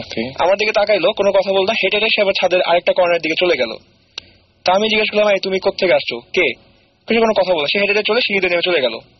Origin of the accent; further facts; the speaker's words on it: Dhaka, Dhaka Division, Bangladesh; আমার আসলে জন্ম বেড়ে ওঠা ধানমন্ডিতে, এখন যদি আমি এদিকে চলে আসছি, তো আমি ধানমন্ডি একটা বাসায় থাকতাম 32 নম্বরে